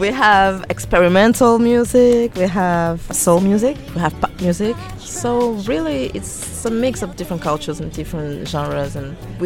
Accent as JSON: {"language": "English", "country": "Rwanda", "also_born_or_lived": "Burundi", "lives_now": "Netherlands", "said": "Actually, I'm from Rwanda. Well, I was born in Burundi, but my father's Dutch, so I live in the Netherlands as well. And then we came to Brussels."}